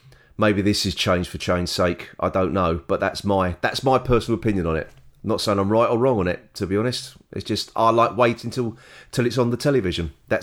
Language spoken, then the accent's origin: English; United Kingdom; oh, we're British, therefore we should see it first.